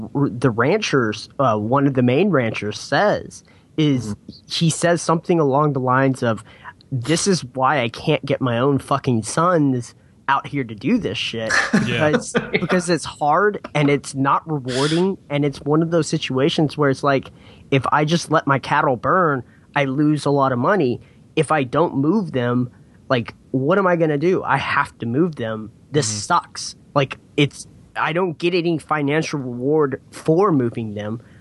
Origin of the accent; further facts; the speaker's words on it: Texas, United States; considering I'm from Texas and I'm not super close to West Texas. They have a little bit of a different tinge in their accent and things like that.